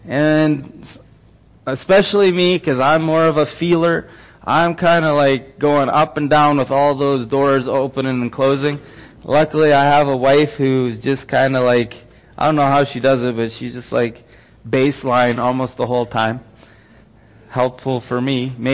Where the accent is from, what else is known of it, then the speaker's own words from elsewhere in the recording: Steinbach, Manitoba, Canada; born there; also born or lived in Ecuador; I was born in Steinbach, Manitoba, but I haven't ever even been back there to see where I was born.